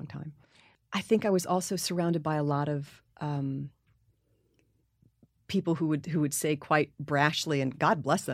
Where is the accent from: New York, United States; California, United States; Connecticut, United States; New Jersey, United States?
New York, United States; New York City; museums were sort of the great thing about growing up in New York City.